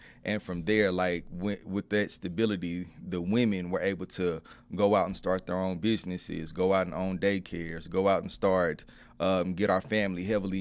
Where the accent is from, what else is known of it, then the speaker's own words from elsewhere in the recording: Dallas, Texas, United States; Ended up growing up in North Dallas, went to Lake Highlands High School